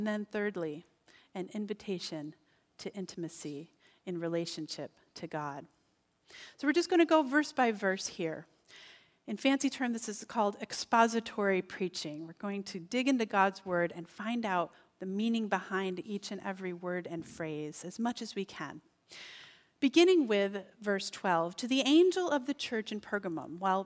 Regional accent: Albion, United States; My very best friend in the world, we grew up together in Albion.

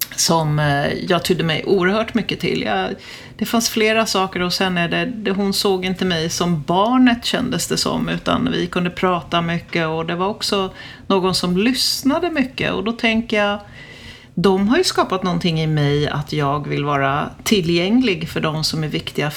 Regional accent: Danderyd, Stockholm County, Sweden; är man född och uppvuxen i Danderyd så är det inte helt svårt på 70-talet

